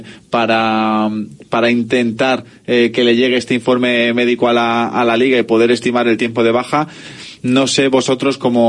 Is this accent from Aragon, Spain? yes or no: no; Aranjuez, Community of Madrid, Spain; Yo soy de Aranjuez, del sur, pero bueno, del sur de Madrid, digo.